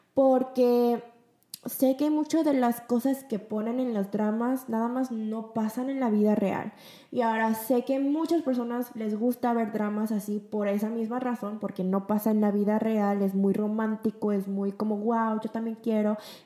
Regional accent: South Korea; estamos en Corea, somos coreanos y hablamos coreano, pero la verdad no es nuestro primer idioma

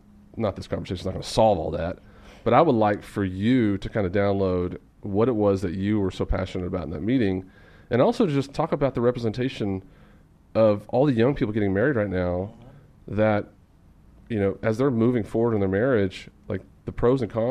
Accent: Amarillo, Texas, United States; also born or lived in Dallas; I grew up in Amarillo, was very sheltered.

